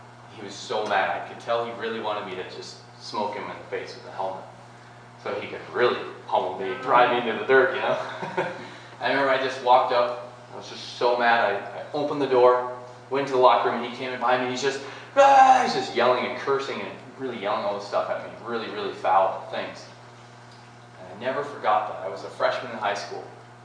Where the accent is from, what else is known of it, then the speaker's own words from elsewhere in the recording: Hobson, Montana, United States; Growing up in Hobson, like I've told you before, grew up and graduated from Hobson High School, down there by Lewistown.